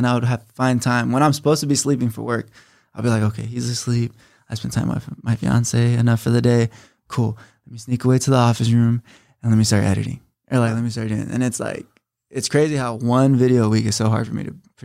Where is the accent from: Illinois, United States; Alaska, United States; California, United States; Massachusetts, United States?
California, United States; Temecula; I grew up in Temecula